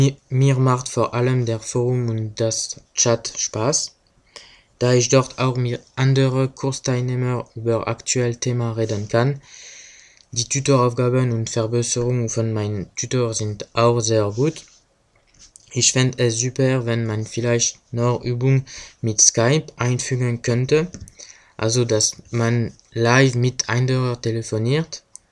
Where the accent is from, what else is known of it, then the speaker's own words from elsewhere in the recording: France; German is a second language; Ich komme aus Frankreich und ich absolviere ein deutsch-französisches Studium in Maschinenbau.